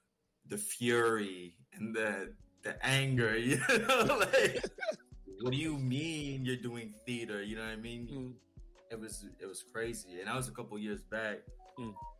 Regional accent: Quebec, Canada; first language French; English is a second language; I'm Francophone, right? So I'm Haitian, so French is the first language, but I'm from the West Island, so it's very English, right?

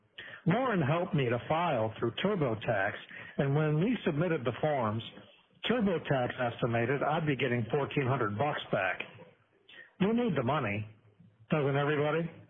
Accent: United States; The fact that I can't proves I'm a product of the American school system.

